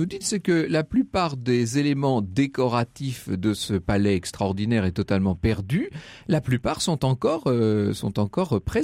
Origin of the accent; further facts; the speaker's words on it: Poitiers, Nouvelle-Aquitaine, France; Vous savez, moi je suis de Poitiers, donc je connais bien et j'aime beaucoup Richelieu.